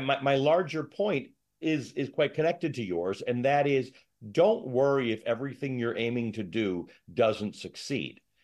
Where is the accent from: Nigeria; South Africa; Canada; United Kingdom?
Canada; now in United States; democracy really embraced my family as I grew up in Canada.